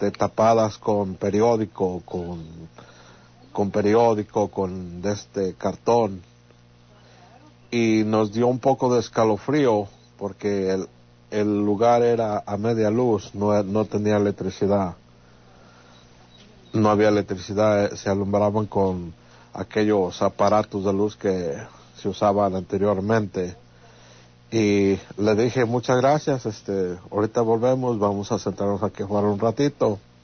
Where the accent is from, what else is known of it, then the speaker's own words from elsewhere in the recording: Lagos de Moreno, Jalisco, Mexico; now in Washington, United States; somos de Lagos de Moreno, te escuchamos acá en el estado de Washington